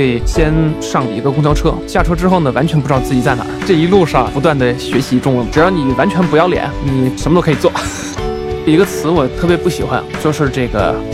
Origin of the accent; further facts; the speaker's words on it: Switzerland; Chinese is a second language; 当时来中国之后感觉这个地方和我的家乡太不一样了，瑞士的话就是生活节奏非常的慢